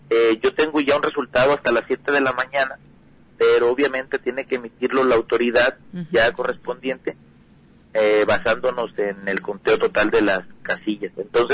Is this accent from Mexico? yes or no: yes; Autlán, Jalisco, Mexico; comprometido con el municipio de Autlán, mi tierra